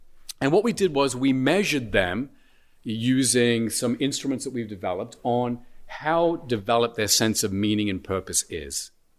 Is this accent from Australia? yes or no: yes; Australia; I was born and raised in Australia. You've probably noticed an accent. I did my undergraduate work there.